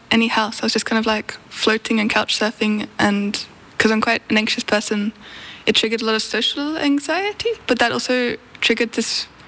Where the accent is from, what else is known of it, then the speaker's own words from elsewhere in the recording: Australia; growing up in Australia, I always associated Estonia with kind of Grimm's fairy tales